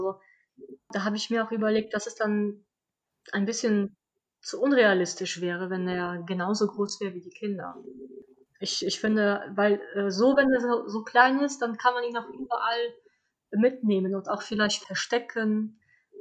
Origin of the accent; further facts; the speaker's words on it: Poland; German is a second language; Ich war, glaube ich, mit 14 das letzte Mal in Polen und da haben sie mich auch schon gefragt, woher ich komme, weil ich klinge nicht wie aus Polen, aber ne, und hier werde ich immer gefragt, woher ich komme, weil mein Akzent ja auch nicht ganz deutsch klingt.